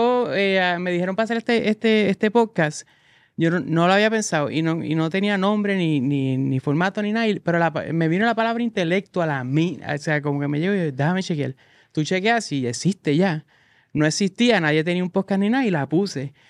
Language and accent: Spanish; Puerto Rico; mi país, que es Puerto Rico.